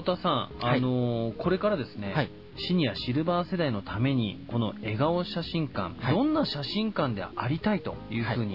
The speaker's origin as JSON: {"language": "Japanese", "region": "Hokkaido", "country": "Japan", "said": "僕自身は北海道の地方出身なものですから"}